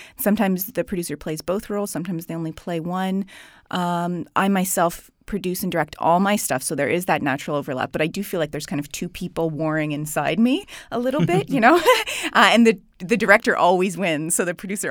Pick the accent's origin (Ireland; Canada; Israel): Canada; I'm from Canada